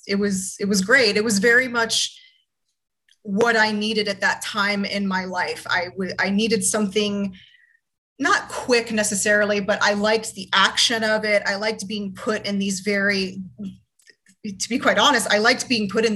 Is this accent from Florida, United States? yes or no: yes; Florida, United States; I'm originally from Florida.